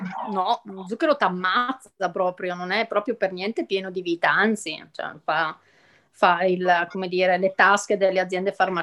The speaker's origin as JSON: {"language": "Italian", "region": "Lombardy", "country": "Italy", "said": "c'è un'associazione in Val Camonica delle mie parti"}